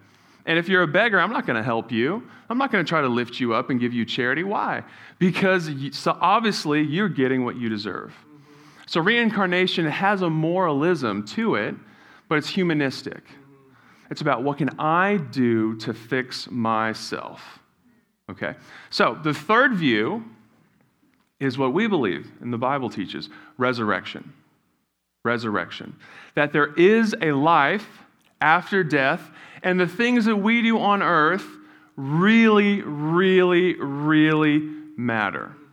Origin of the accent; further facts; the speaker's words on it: New Zealand; And so growing up in New Zealand, I was there from ages 8 to 18, and in New Zealand, it's always voted one of the happiest places to live every year.